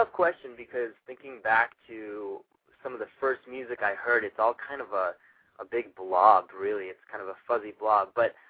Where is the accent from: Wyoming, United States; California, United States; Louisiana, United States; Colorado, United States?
Colorado, United States; Fort Collins; Yeah, I grew up in northern Colorado. It's a small city of about 100,000 people. It's called Fort Collins. It's a college town.